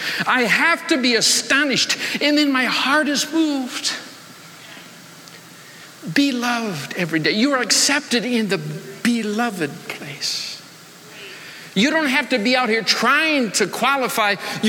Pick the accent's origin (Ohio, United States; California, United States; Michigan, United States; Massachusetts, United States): Michigan, United States; So I remembered growing up in Michigan, because I'm just a little farm boy from Michigan, lived in a town of 1,000 people. I live 5 miles outside the town.